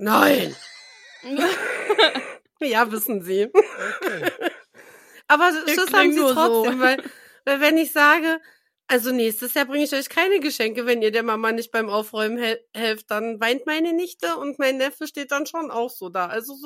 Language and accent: German; Saxony-Anhalt, Germany; now in Munich, Germany; ich komme ja eigentlich nicht aus Bayern. Ich komme ja aus Sachsen-Anhalt